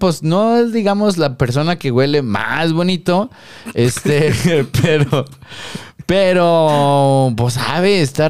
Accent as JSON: {"language": "Spanish", "country": "Mexico", "said": "siendo mexicano, pues no, siempre es más complicado"}